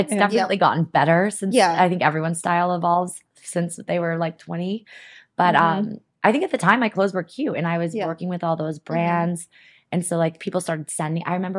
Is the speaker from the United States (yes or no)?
yes; Manhattan Beach, California, United States; also born or lived in San Diego; So I think everyone thinks I'm actually from San Diego, but I'm from Manhattan Beach originally.